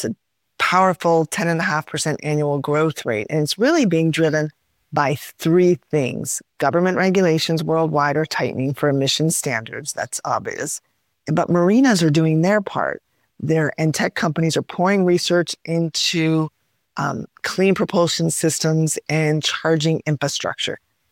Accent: Broward County, Florida, United States; here in my hometown of Broward County.

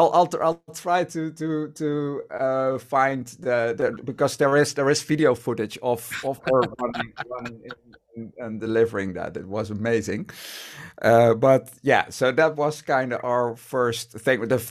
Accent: Eindhoven, North Brabant, Netherlands; That was the first year that we did Eindhoven, which is basically my hometown, kind of.

